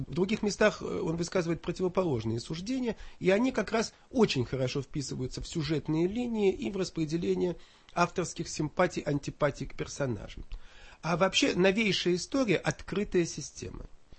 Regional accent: Moscow, Russia; я коренной москвич, с горечью и болью за свой город

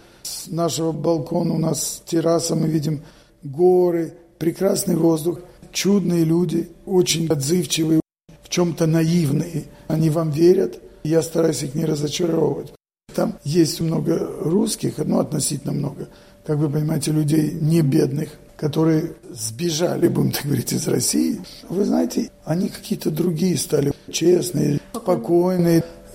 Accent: Odesa, Odesa Oblast, Ukraine; born there; moved away; also born or lived in Moscow, Russia; Я родился на Украине, в Одессе, учился потом в Москве, в Советском Союзе.

